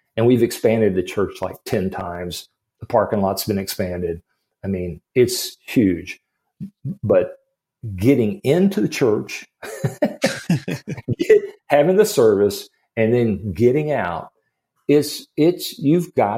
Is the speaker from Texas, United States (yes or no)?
yes; San Antonio, Texas, United States; when I grew up in San Antonio, Highway 35 was this massive highway